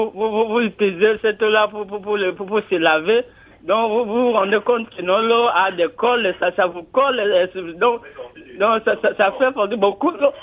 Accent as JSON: {"language": "French", "town": "Mbandaka", "region": "Équateur", "country": "DR Congo", "said": "je suis aujourd'hui au moins quelques semaines ici à Kinshasa, parce que je viens de Mbandaka."}